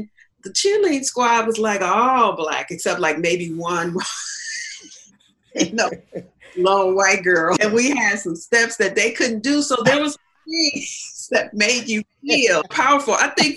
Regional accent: Evanston, Illinois, United States; That's the kind of white folks that I grew up in Evanston.

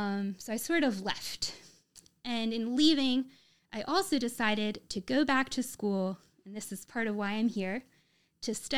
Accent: Maryland, United States; So I'm from Maryland.

